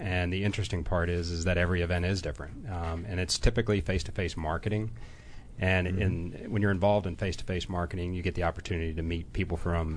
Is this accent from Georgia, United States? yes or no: yes; Atlanta, Georgia, United States; Atlanta, Georgia.